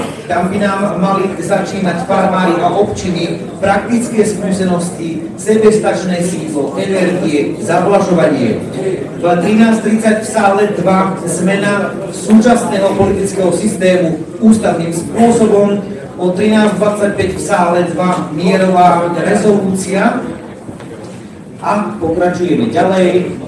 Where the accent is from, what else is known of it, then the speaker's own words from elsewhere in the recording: Banská Bystrica, Banská Bystrica Region, Slovakia; ja som rodený Banskobystričan, pochádzam z Banskej Bystrice, celý život tu žijem.